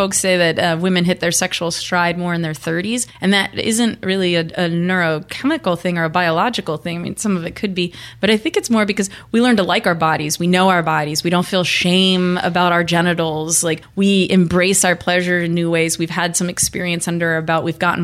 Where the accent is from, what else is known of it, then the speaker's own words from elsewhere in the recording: Pennsylvania, United States; Growing up in Pennsylvania, that was not part of the anatomy.